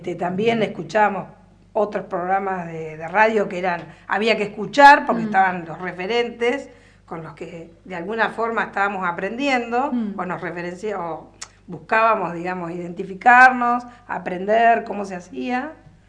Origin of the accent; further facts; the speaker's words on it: Viedma, Río Negro, Argentina; me acuerdo de chica en Viedma